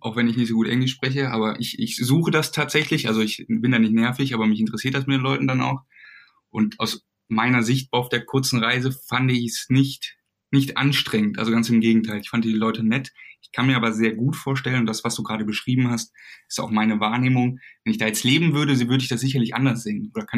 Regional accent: Germany; wenn die fragen, wo kommst du her, und du sagst Deutschland, erzählen die dir immer irgendwas über Deutschland

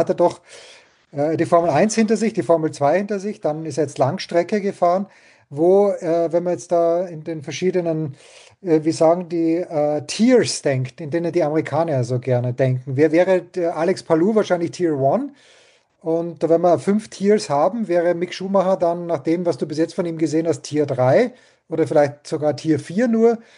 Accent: Graz, Styria, Austria; also born or lived in Mainz; Geboren in Mainz, Eltern im Zweiten Weltkrieg gestorben, groß geworden bei der Großmutter in Graz, mit österreichischer Lizenz gefahren, aber deutsche Staatsbürgerschaft nie abgegeben.

